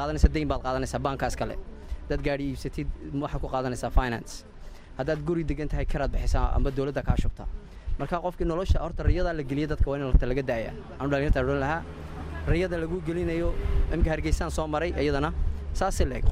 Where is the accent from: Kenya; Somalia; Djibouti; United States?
Djibouti; now in London, United Kingdom; Anu imika 18 sano waxaan joogaa London, Jabuuti aan ku koray, ku dhashay magaaladii aan ku dhashay